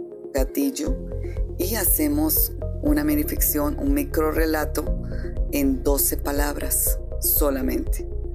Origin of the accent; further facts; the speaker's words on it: Cúcuta, Norte de Santander, Colombia; now in Cali, Colombia; abrazo gigante desde Cali, Colombia. Un abrazo con sabor a la perla del norte, que es como llaman a mi ciudad natal.